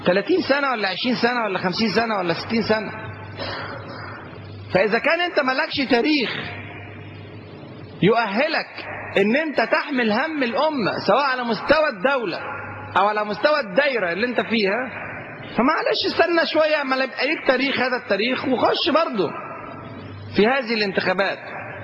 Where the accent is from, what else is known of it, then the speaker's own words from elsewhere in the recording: Egypt; عندنا في مصر، ترشح اللي يختاره الشعب